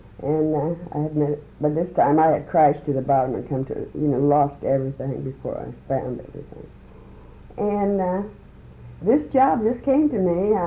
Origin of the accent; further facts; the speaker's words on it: Indiana, United States; I came from Indiana, okay, and I was born a preacher's daughter